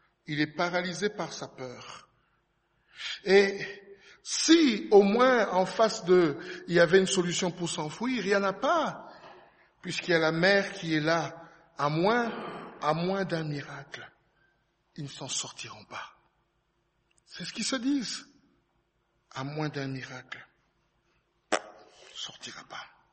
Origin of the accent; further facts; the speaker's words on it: DR Congo; Moi, je viens du Congo.